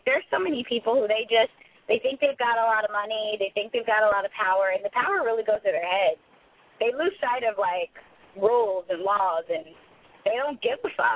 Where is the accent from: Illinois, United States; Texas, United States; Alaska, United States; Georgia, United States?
Texas, United States; accent: Texas; I talked to my dad this morning, so I probably have my Texas accent today.